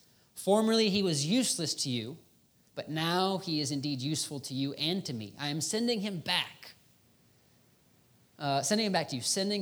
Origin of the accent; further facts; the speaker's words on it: Philippines; I'm reminded of when we were growing up in the Philippines.